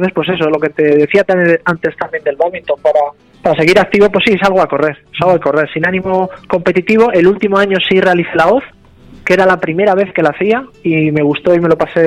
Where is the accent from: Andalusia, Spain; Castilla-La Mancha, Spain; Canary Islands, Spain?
Castilla-La Mancha, Spain; porque bueno, pues en mi pueblo está próximo a Cañete